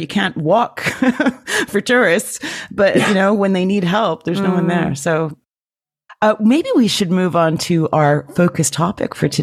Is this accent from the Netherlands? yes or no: no; Canada; yes, I'm Canadian